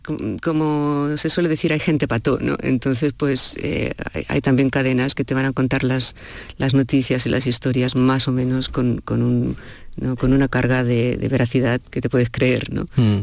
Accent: Barcelona, Catalonia, Spain; moved away as an adult; also born or lived in London / Madrid; now in Tucson, United States; yo soy de Barcelona, nací en Barcelona, crecí en Barcelona, luego estuve viviendo en Londres, después en Madrid y después a Tucson.

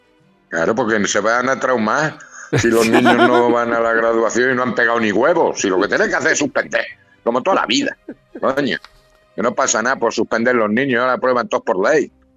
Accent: Castilla-La Mancha, Spain; Y en mi pueblo, en La Mancha, no veas tú.

